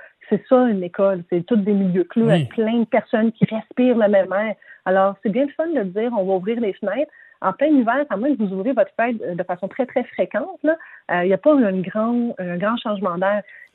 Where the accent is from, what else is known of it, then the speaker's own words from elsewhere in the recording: Quebec, Canada; sauf chez nous, au Québec